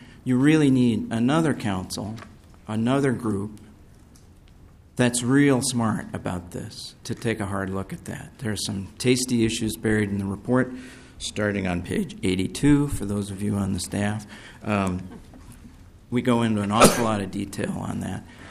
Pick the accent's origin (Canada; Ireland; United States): Ireland; I'm an Irish guy